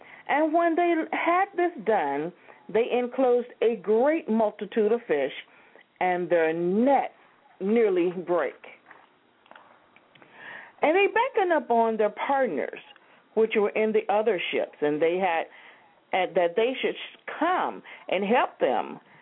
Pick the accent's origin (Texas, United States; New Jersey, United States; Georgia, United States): Texas, United States; San Antonio; I come here from San Antonio, Texas, to say thank you, Jesus